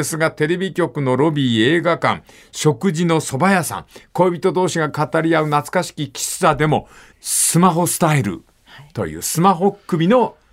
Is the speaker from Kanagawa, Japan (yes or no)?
no; Fukuoka, Japan; そんで片付いた後、最寄りの私鉄駅から博多ま、あ、福岡まで行ったのよ。